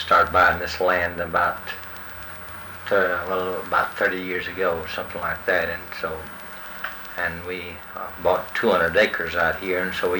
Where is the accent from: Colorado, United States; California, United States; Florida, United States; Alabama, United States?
Alabama, United States; Addison; born there; I was born in Addison, Alabama, which is Addison. It was the probably the northeast corner of Winston County.